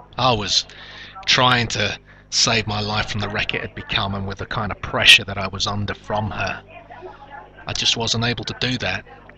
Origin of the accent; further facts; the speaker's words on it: London, United Kingdom; I'm a Londoner who's effectively given himself a very small part of London in which to function.